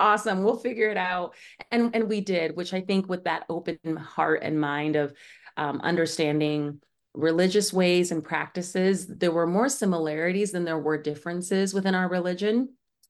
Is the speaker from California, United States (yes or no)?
no; Lorain, Ohio, United States; A lot of my friends growing up in Lorain, Ohio were Catholic.